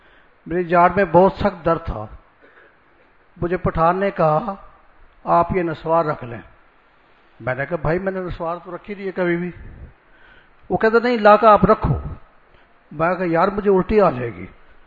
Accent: Muzaffargarh, Punjab, Pakistan; میں مظفر گڑھ سے آیا ہوں.

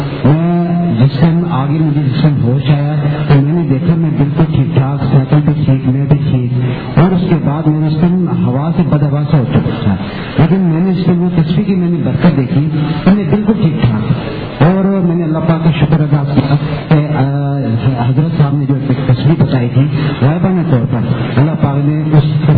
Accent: Bahawalpur, Punjab, Pakistan; میرا تعلق بھاولپور سے ہے, میرا تعلق بھاولپور سے ہے.

